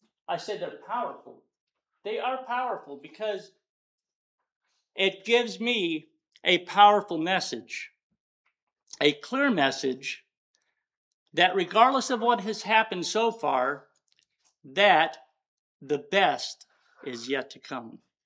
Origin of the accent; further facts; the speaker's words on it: England, United Kingdom; I'm English, so I'll keep it in that language.